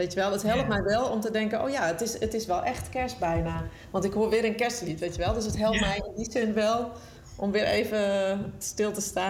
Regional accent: Friesland, Netherlands; ik woonde natuurlijk ook al snel in Nijmegen. Ik was toen net 18. Toen begon ik aan mijn studie muziektherapie. En ik kom oorspronkelijk uit Friesland, Noordwest-Friesland.

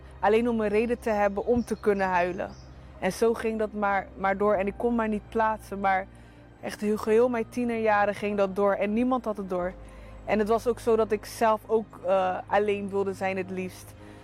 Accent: Rotterdam, South Holland, Netherlands; ik kom uit Rotterdam.

